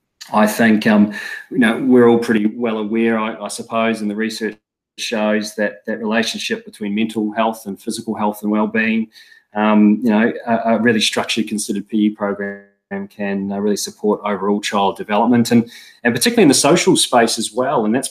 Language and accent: English; New Zealand; now in Australia; I married an Australian, which I, growing up in New Zealand with thick Kiwi blood, never thought I'd quite do, but it ended up that way.